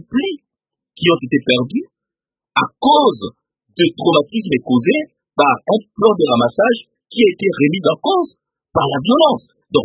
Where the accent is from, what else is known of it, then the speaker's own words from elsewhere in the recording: Kasaï, DR Congo; je viens du Kassai, en Bujimaï, à Kananga